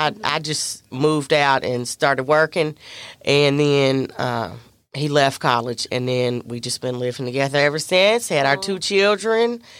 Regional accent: Charlotte, North Carolina, United States; I'm born and raised in Charlotte.

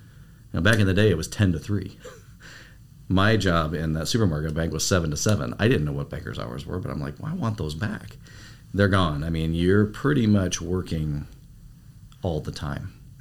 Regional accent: Des Moines, Iowa, United States; I'm from Des Moines, lifelong Des Moines resident, mainly in Urbandale and West Des Moines.

